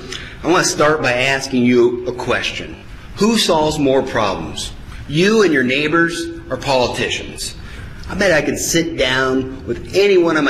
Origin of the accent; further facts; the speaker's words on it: Irwin, Iowa, United States; also born or lived in Harlan; I was born in Harlan and raised in Irwin, where I worked hard walking beans, changing tires in my parents' service station.